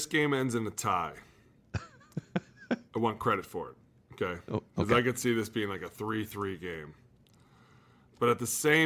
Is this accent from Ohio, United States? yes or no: yes; Cleveland, Ohio, United States; I'm from Cleveland. And I love Stefanski.